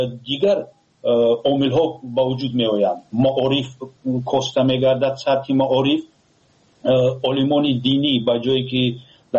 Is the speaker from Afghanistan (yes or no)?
no; Tajikistan; ما تاجیک هستیم